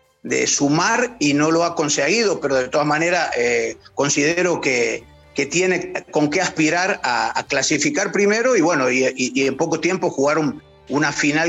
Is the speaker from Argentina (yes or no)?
yes; Córdoba, Argentina; accent: Cordobés; Sí, no pronunciamos tanto las ceces como los porteños. Sí. Es una tonada más alargadita, sí.